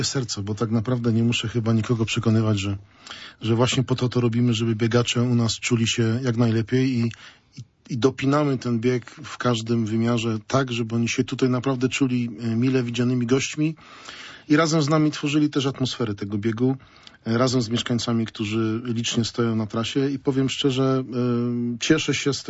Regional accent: Grodzisk Wielkopolski, Greater Poland Voivodeship, Poland; kiedy jadę gdzieś tam w Polskę i mówię, że jestem z Grodziska Wielkopolskiego

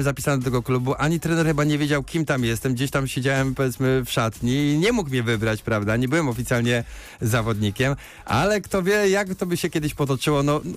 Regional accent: Poznań, Greater Poland Voivodeship, Poland; Jestem rodowitym poznaniakiem

